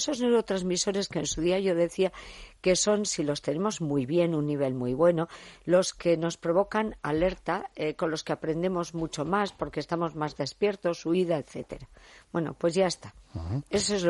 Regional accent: Santurtzi, Basque Country, Spain; Los salados estamos aquí, al lado de la mar. Pues esto es lo que tiene. Sobre todo en mi pueblo, perdón, claro.

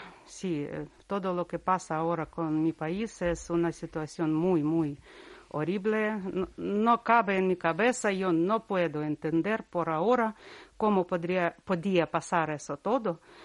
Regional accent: Kyiv, Ukraine; Spanish is a second language; moved away as an adult; now in Basque Country, Spain; De la capital, llevo aquí ya 3 años

